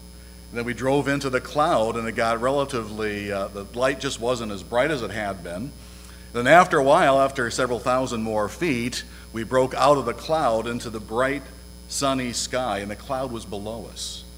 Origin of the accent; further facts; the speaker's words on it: Midwest, United States; But, you know, I'm a Midwesterner born and bred, so I'm sure many of you are as well.